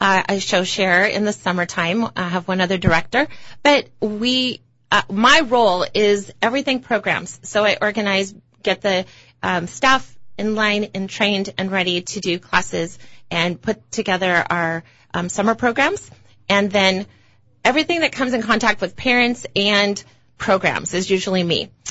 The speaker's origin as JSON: {"language": "English", "town": "Glendora", "region": "California", "country": "United States", "tie": "born or raised there", "said": "I grew up in Glendora."}